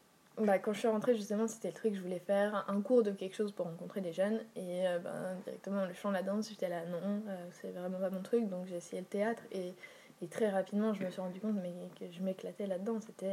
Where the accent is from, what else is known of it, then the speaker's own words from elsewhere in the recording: Switzerland; je suis une Suisse un peu ratée, je suis désolée.